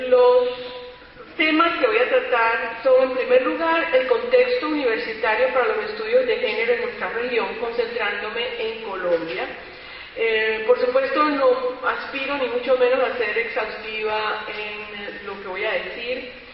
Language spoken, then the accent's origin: Spanish; Cuba; Yo soy cubana, entonces las formalidades me salen mal.